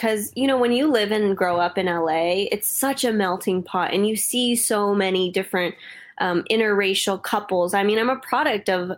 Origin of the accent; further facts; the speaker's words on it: Philippines; So I'm technically bottle of the barrel Asian because I'm Filipino.